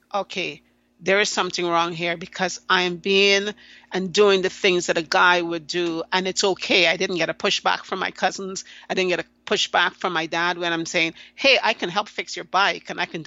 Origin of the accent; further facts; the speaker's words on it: Guyana; I grew up in South America. I was born in Guyana, South America, and that's where I spent the first 20 years of my life.